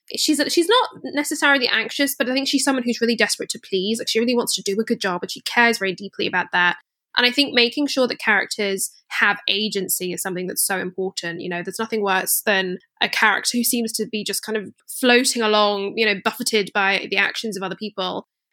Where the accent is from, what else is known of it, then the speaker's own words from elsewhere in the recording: Scotland, United Kingdom; I grew up in Scotland